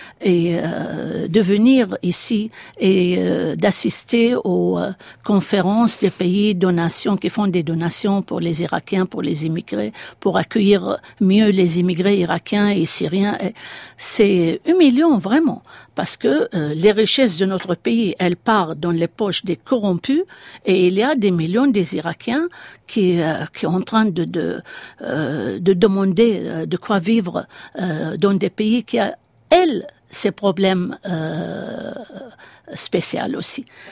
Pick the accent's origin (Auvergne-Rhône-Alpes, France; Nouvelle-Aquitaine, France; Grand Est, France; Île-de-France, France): Île-de-France, France; Paris; moved away as an adult; c'était de retourner chez moi à Paris. Et j'ai senti que, bon, on peut avoir deux pays, deux appartenances.